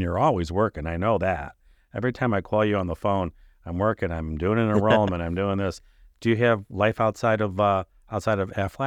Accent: Rochester, New York, United States; also born or lived in Atlanta; now in St. Petersburg, United States; I grew up in Rochester, New York. I moved to Atlanta, Georgia, and now I live in St. Petersburg, Florida.

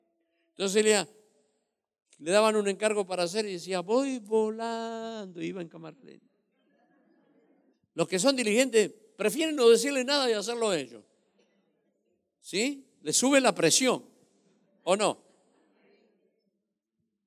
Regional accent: Argentina; a veces se nos sube mucho los humos a la cabeza y más si somos argentinos.

